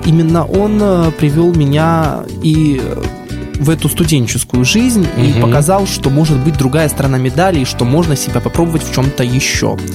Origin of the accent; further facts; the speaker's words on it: Borisov, Minsk Region, Belarus; also born or lived in Gomel; моя малая родина и Борисов, и Гомель, поскольку каждое лето я приезжал сюда в Гомель к бабушкам, к дедушкам, к родным.